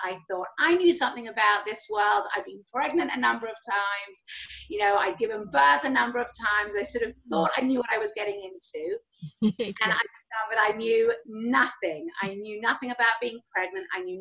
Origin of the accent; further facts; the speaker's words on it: England, United Kingdom; now in Israel; I'm originally from England, but today I live in Israel